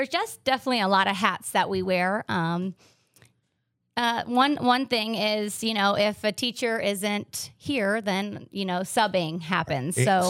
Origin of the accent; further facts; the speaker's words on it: Minster, Ohio, United States; Yeah, so I grew up in Minster.